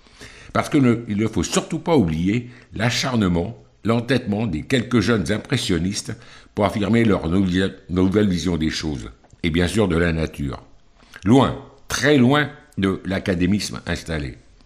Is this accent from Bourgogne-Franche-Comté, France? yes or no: no; Vichy, Auvergne-Rhône-Alpes, France; born there; comme Vichy, beaucoup plus haut, ma ville natale.